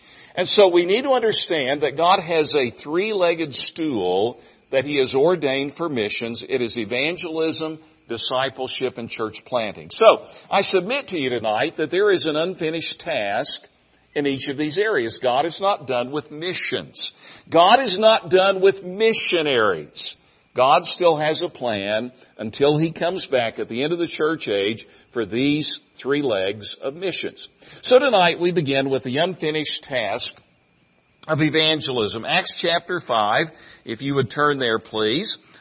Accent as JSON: {"language": "English", "region": "Tennessee", "country": "United States", "tie": "born or raised there", "said": "Most of you realize and remember that I was from an unchurched family, a farm family in Tennessee. I grew up without knowing the Lord, came to Christ at the age of 10."}